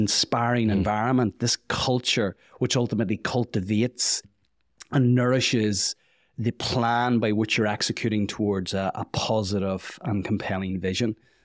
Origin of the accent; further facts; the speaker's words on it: Northern Ireland, United Kingdom; and coming from Ireland, growing up in the Troubles